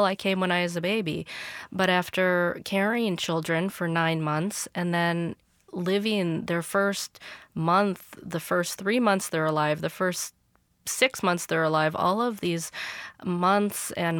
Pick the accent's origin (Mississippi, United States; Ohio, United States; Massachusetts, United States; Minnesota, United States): Minnesota, United States; I grew up in Minnesota. I was born in 1975, and so I grew up in a very Caucasian Midwestern suburb outside of Minneapolis